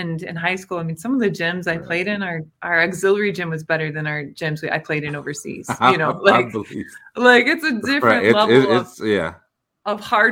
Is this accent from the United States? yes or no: yes; Indiana, United States; But growing up in Indiana, I mean, everyone has a hoop, right?